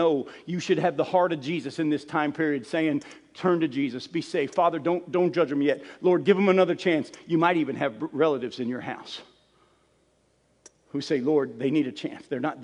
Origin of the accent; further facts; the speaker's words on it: New England, United States; accent: New England accent; also born or lived in Florida / New Orleans; Yeah, I'm a Yankee. I was born in New England and raised in New England, but I've been in Florida and New Orleans, and I've been living down here in the South for a long time. I've lost my New England accent.